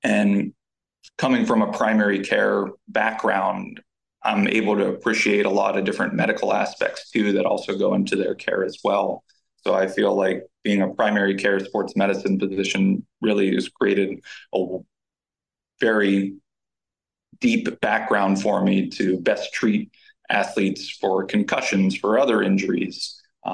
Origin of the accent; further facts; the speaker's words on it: Murrysville, Pennsylvania, United States; So I'm from Murraysville, Pennsylvania. I went to Franklin Regional High School. There, athletics were a big part of my upbringing and background.